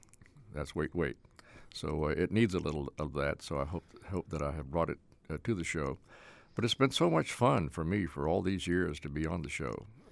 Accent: North Carolina, United States; accent: Tar Heel; I worked on my Tar Heel accent in the early days, very conscious of it.

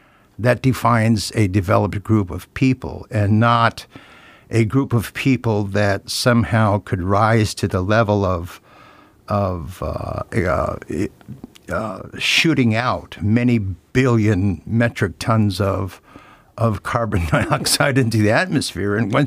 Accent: St. George Island, Alaska, United States; also born or lived in St. Paul Island; I grew up on St. George Island and St. Paul Island, both of which are, laboratories for essentially the environment, the marine environment.

